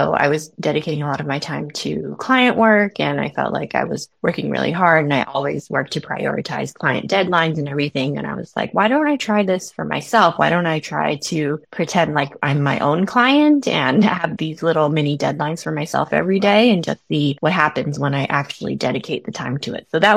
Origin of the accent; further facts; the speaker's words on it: California, United States; I'm from California. I'm a self-taught watercolor artist.